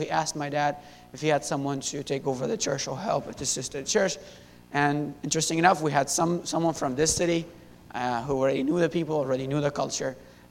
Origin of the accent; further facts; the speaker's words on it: Syria; English is a second language; moved away as an adult; now in United States; I was born and raised in Syria. Lived there for 19 years, and then came to the States in 2012.